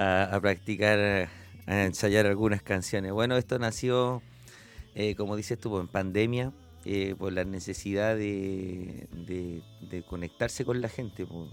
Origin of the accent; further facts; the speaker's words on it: Valparaíso, Chile; born there; nacimos en Valparaíso